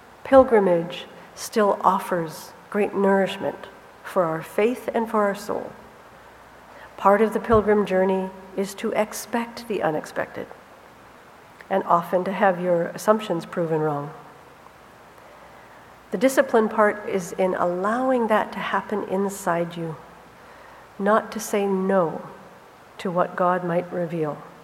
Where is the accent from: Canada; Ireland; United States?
Canada; We're from Canada, that's a relative thing.